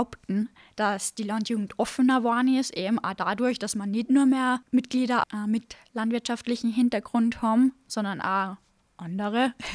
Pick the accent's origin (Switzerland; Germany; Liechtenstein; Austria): Austria; Salzburg; in St. Margareten, also bei uns im Lungau